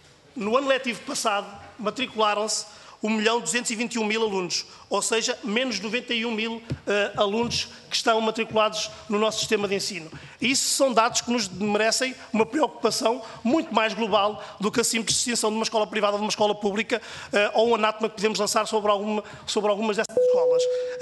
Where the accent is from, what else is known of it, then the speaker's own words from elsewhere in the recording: Leiria, Portugal; que eu também sou do distrito de Leiria, conheço bem a realidade do nosso distrito